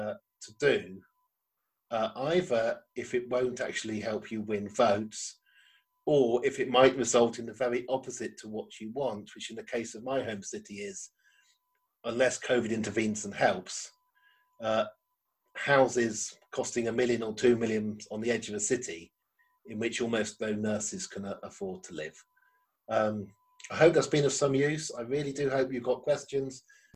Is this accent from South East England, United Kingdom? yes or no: yes; Oxford, South East England, United Kingdom; what happened in my hometown of Oxford